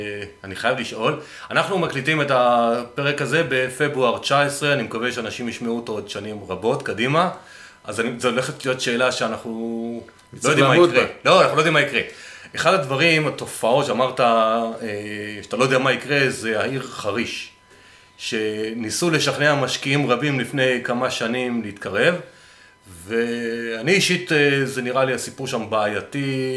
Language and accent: Hebrew; Northern District, Israel; לא, אני כצפוני מכיר את הצרות האלה.